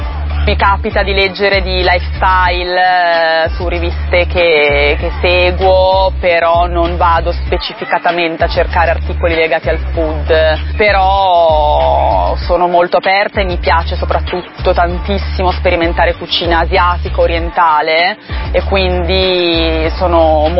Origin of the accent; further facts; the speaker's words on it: Milan, Lombardy, Italy; essendo io milanese